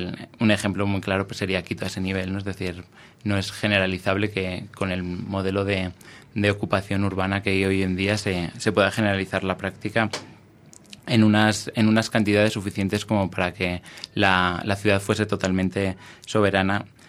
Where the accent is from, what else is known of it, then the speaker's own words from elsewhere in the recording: Spain; ni siquiera de forma sumera en mi país, en España